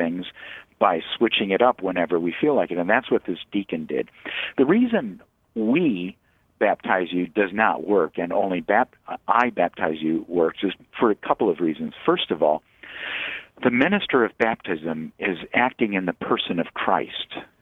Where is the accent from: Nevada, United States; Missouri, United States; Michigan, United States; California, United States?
Michigan, United States; I'd really like to be in northern Michigan right now. I'm from Michigan.